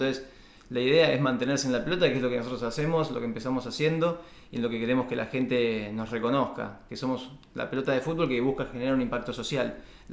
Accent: Argentina; que es porque somos argentinos, nos encanta nuestro país y no nos vamos a ir nunca de acá

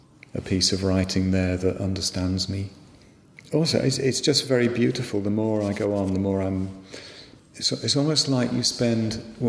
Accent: West Midlands, United Kingdom; I grew up in the West Midlands, which is a long way from the sea

